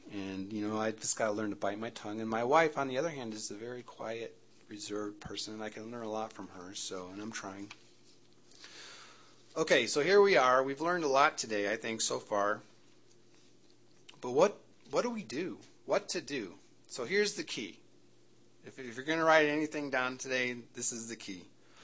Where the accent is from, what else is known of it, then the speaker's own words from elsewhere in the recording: the North, United States; She's a Southern girl, so I'm from the North, a Yankee, you know. We don't have too good of a mouth on us, so anyway.